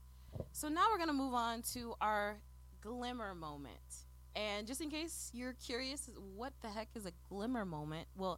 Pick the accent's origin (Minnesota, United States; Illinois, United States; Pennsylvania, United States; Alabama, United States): Illinois, United States; Chicago; now in Houston, United States; So I'm from Chicago and I'm here in Houston, and there's a restaurant that sells Italian beef.